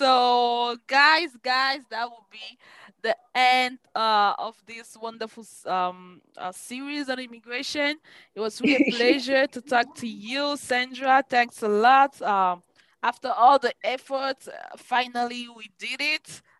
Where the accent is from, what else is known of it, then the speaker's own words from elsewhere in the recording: Cameroon; We're talking about Cameroon because we come from Cameroon, most of us here.